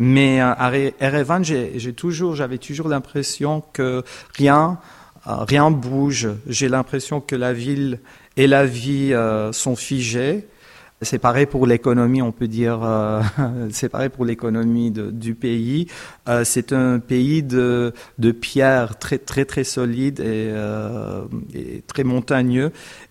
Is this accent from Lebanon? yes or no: yes; Lebanon; je suis né au Liban. J'ai grandi au Liban dans une famille arménienne.